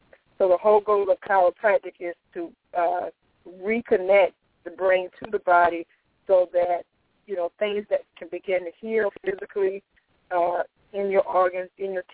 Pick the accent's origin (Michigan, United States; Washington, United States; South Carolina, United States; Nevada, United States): South Carolina, United States; Denmark; I grew up in South Carolina, a small town called Denmark, where I was born and raised.